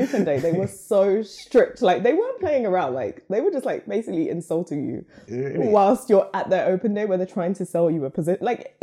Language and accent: English; Luton, East of England, United Kingdom; born there; So I was born in Luton, a little stain outside of London.